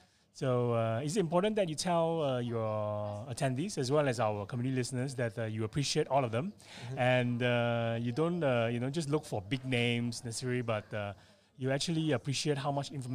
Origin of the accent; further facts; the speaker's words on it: Singapore; Like I come from Singapore.